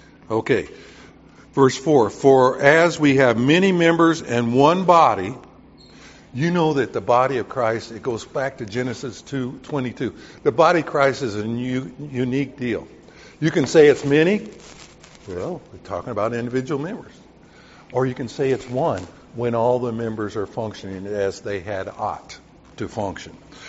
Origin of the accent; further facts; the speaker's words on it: Southern US, United States; now I can say this because I grew up in the South.